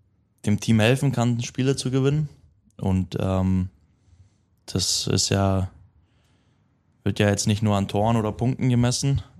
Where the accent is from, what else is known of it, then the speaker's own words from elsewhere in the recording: Bamberg, Bavaria, Germany; born there; Ich wurde in Bamberg geboren